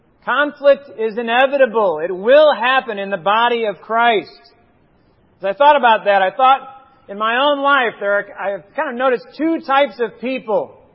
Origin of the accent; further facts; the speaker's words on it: Martinsville, United States; where I grew up in Martinsville. We were out in the country, and country living is just kind of a different pace.